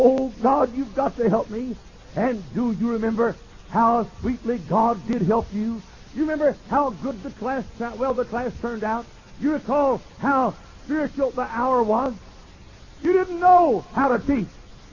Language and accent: English; Dallas, Texas, United States; deacon chairman at our church in where I grew up in Dallas, home of the Dallas Cowboys.